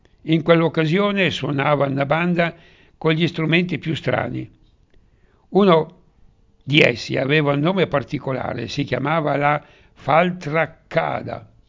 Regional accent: Baggio, Lombardy, Italy; sono nato a Baggio nel 1928 in piazza Anita Garibaldi, nella stessa piazza in cui risiedevo da piccolo con i nonni, gli zii e cugini.

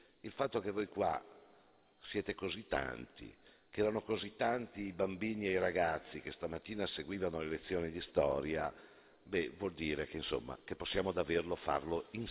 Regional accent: Sarzana, Liguria, Italy; io sono di Sarzana

